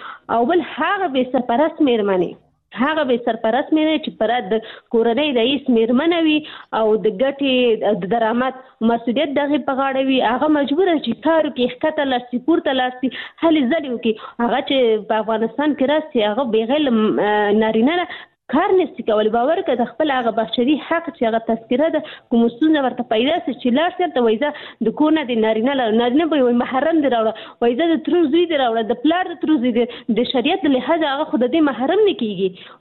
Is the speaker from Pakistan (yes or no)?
yes; Pakistan; زه په پاکستان کې پیدا شوی یم، هلته مې ژوند تیر کړی، تر لسنه پورې ما درس ویلی،